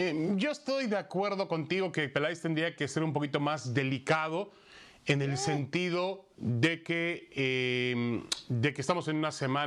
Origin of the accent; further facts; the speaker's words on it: Mexico; como mexicano.